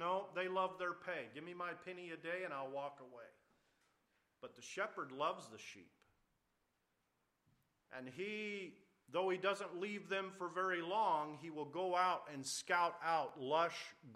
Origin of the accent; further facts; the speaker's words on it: Alaska, United States; also born or lived in Phoenix, United States; And that's my hometown, but I was raised up here. Born in Arizona, raised in Alaska.